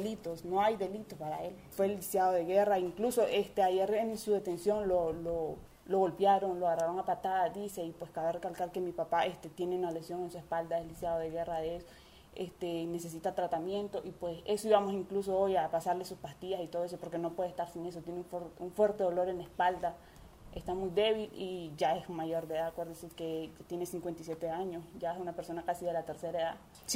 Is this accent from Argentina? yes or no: no; Nicaragua; manifestándonos como lo que somos nicaragüenses